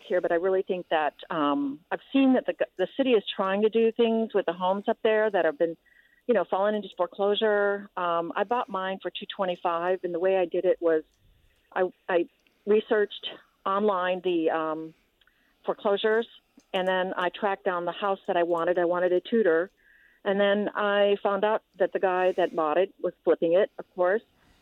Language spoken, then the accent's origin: English; Florida, United States; now in Minneapolis, United States; Well, I am a new buyer up in Minneapolis. Ah. I come from Florida, and I'm 64